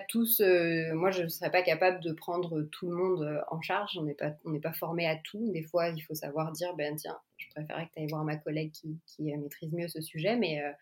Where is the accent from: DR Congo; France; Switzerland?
France; also born or lived in New York; now in Montreal, Canada; Ouais, donc moi je suis française, je suis orthophoniste donc. J'ai une petite fille de 2 ans et nous on habite à Montréal. Mais avant, on était à New York